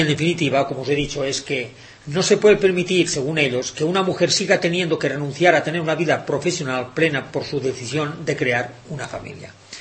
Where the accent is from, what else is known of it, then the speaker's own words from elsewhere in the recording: Spain; como buen español que soy